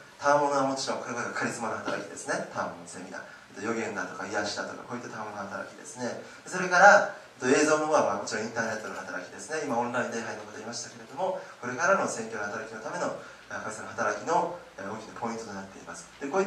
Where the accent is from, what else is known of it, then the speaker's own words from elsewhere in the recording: Saga, Japan; 私の実家でですね、佐賀なんですけど